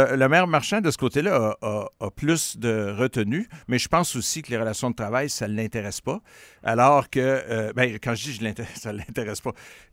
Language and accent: French; Montreal, Quebec, Canada; Moi, je suis de Montréal.